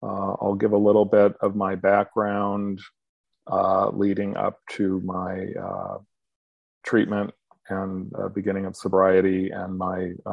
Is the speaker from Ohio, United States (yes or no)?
no; California, United States; I grew up in Southern California. Two parents, one younger brother.